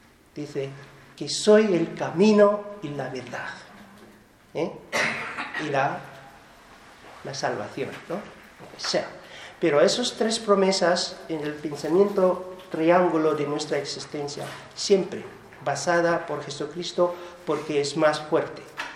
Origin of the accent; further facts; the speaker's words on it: Philippines; Spanish is a second language; moved away; Yo, por cierto, vengo de Asia, de Filipinas